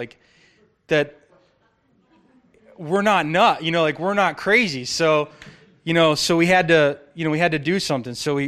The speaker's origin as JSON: {"language": "English", "region": "Florida", "country": "United States", "said": "So, I'm from Florida."}